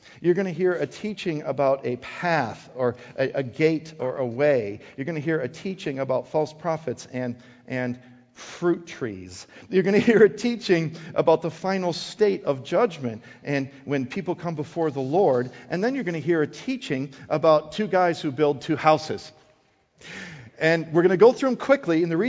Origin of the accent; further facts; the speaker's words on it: Wisconsin, United States; also born or lived in South Dakota, United States; I'm born and raised in Wisconsin, so I call it the North and Midwest. Lived 12 years in South Dakota, still Midwest, and now my wife and I live here in Iowa, still pretty much the Midwest, right?